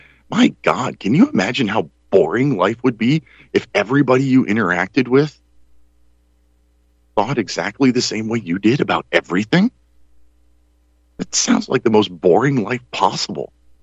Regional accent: Pennsylvania, United States; a man that I'm sad to say is from my home state. Oh, that's something I didn't say at the beginning. I'm broadcasting to you from the state of independence, right in the heart of Pennsylvania.

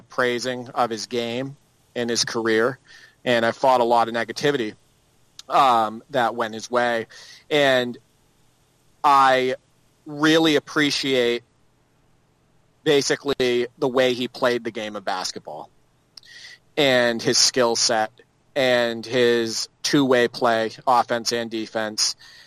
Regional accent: Massachusetts, United States; I grew up an hour outside of Boston, and I've been a Celtics fan my whole life

